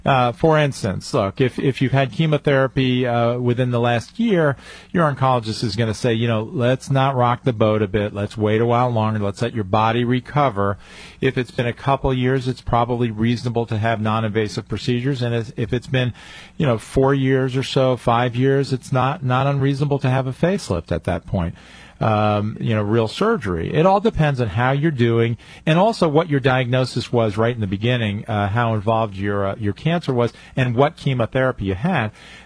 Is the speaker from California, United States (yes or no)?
no; Highland Falls, New York, United States; I grew up in Highland Falls, and Highland Falls is a very special place for me